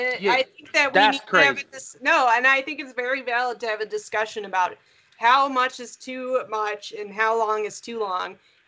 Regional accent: Cleveland, Ohio, United States; we are broadcasting from Cleveland, Ohio. I know we have listeners in various parts of the country, but we're all from Cleveland

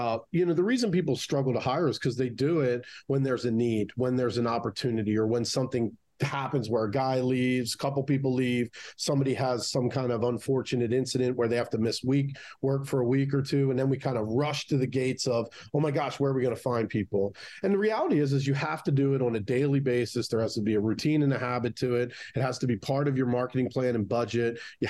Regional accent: Baltimore, Maryland, United States; now in New Jersey, United States; And so I am originally from Baltimore, moved up to New Jersey.

